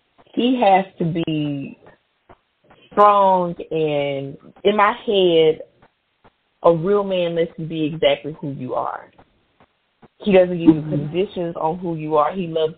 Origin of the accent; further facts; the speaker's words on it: Houston, Texas, United States; So, yeah, I write about Houston a lot because I'm from Houston, and I know a lot about the city.